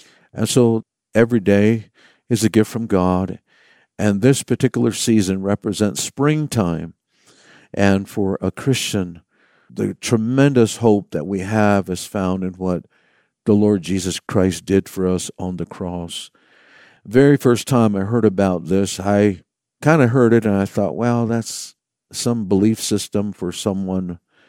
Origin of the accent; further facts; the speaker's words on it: Laguna, New Mexico, United States; I'm from the Pueblo of Laguna, located in New Mexico. I am from the Roadrunner and Turkey Clan.